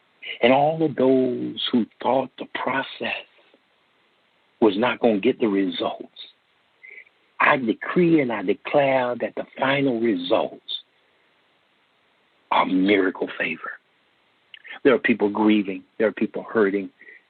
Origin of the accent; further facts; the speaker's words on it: Gainesville, Florida, United States; Gainesville, Florida, my hometown.